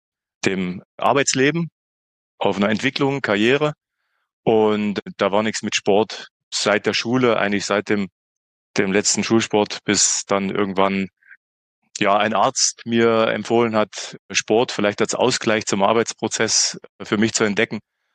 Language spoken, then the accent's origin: German; Saxony-Anhalt, Germany; moved away as an adult; now in Zürich, Switzerland; ich sitze gerade in Zürich, in meiner Wahlheimat, bin gebürtiger Sangerhäuser, in einem kleinen Dorf bei Sangerhausen aufgewachsen.